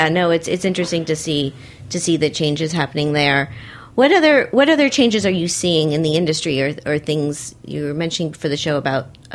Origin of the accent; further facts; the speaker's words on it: Miami, Florida, United States; because I am from Miami, that seems to be the structure.